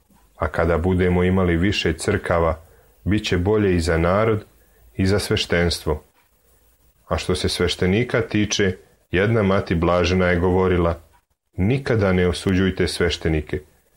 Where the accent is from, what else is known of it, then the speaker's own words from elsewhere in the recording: Russia; Kod nas u Rusiji sam narod obnavlja svoje crkve